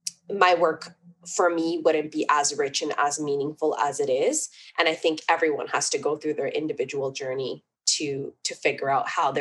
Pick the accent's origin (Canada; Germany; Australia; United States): Canada; bridging like my Punjabi Sikh roots to being born and brought up in Canada